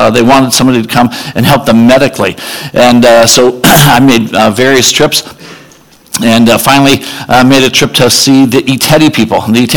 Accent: San Diego, California, United States; I was born and raised in San Diego. I surf. That's what I do.

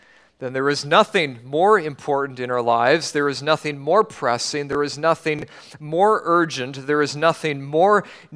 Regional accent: Canada; I can sincerely believe that I'm not a Canadian. But I am, whether you or I like it or not. I have proof. I have witnesses.

